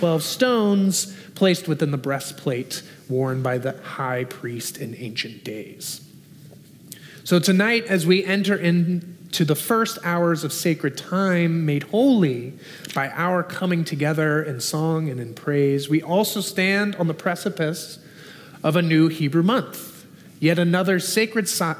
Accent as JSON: {"language": "English", "town": "Nashville", "region": "Tennessee", "country": "United States", "tie": "born or raised there", "also_born_or_lived": "Southern California", "said": "here closer to my hometown of Nashville, where I grew up"}